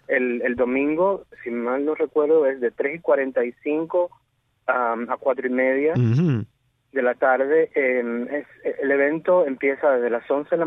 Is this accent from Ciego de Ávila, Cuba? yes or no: yes; Morón, Ciego de Ávila, Cuba; born there; moved away; En Morón, en 1969, ajá, en una familia muy, muy unida.